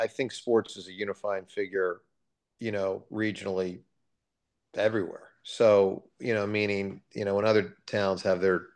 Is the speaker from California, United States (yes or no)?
no; Huntingdon Valley, Pennsylvania, United States; You know, I'm from Huntington Valley, as you know.